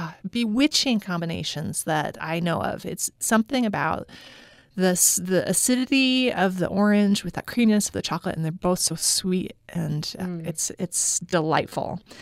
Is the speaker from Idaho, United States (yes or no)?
yes; Idaho, United States; I'm from Idaho, so that's a natural.